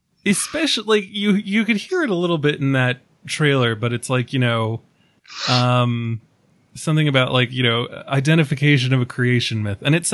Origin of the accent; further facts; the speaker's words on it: East Coast, United States; And like, so like I'm from the East Coast.